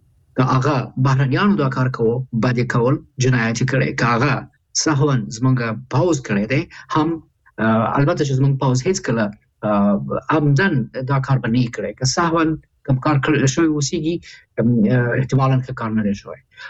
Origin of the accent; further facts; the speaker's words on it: Kabul, Afghanistan; زه دغه درې ولایاتو چې نومونه اخلم دغې نه یم، زه د کابل یم